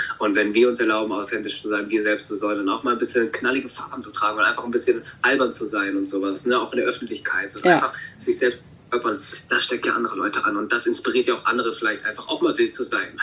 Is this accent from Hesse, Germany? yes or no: yes; Kassel, Hesse, Germany; now in Namibia; Und das sind jetzt die letzten 2 Tage, die ich gerade in Kassel bin, wo ich aufgewachsen bin.